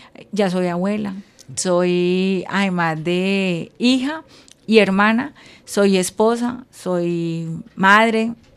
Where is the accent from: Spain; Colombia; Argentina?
Colombia; Lérida, Tolima; moved away; also born or lived in Ibagué, Colombia; desafortunadamente nosotros salimos de Lérida, llegamos a Ibagué